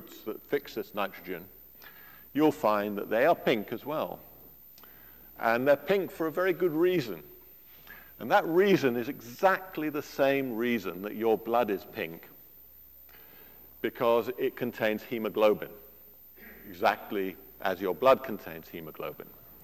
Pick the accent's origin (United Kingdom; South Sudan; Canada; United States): United Kingdom; Now, I come from Britain, and in Britain there are a lot of yew hedges.